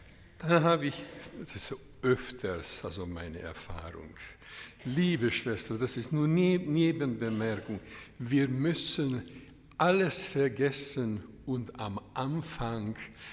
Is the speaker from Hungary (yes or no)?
yes; Hungary; German is a second language; moved away; Also ich komme, wie Sie wissen, aus Ungarn und Ungarn war bis vor kurzem versperrt, also hinter dem eisernen Vorhang.